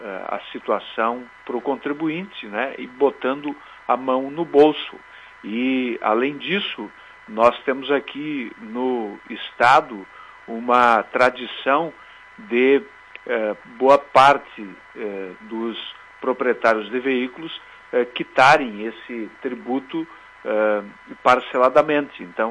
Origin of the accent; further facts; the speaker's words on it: Marau, Rio Grande do Sul, Brazil; Eu, que sou do interior, eu sou de Marau